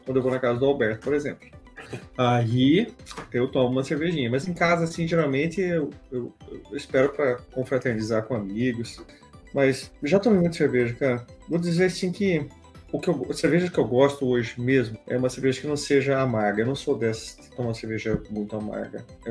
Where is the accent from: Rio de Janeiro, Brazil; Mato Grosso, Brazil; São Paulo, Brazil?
Mato Grosso, Brazil; Cuiabá; Como eu já falei pra vocês, eu sou de Cuiabá e lá é o calor, né?